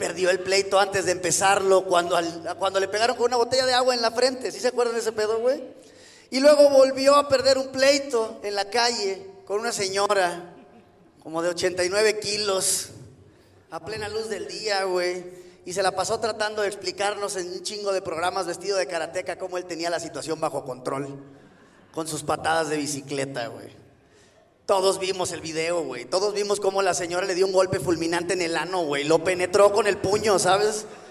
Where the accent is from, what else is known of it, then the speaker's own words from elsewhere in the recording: Culiacán, Sinaloa, Mexico; para mí, que soy del norte, soy de Culiacán, Sinaloa.